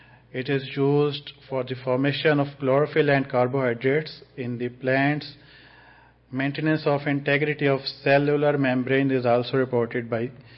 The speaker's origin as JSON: {"language": "English", "country": "Pakistan", "second_language": "English", "said": "I'm from Pakistan."}